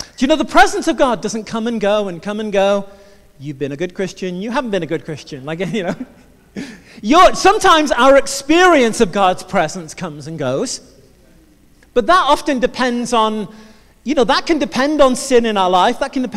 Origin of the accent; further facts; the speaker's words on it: England, United Kingdom; I grew up in England.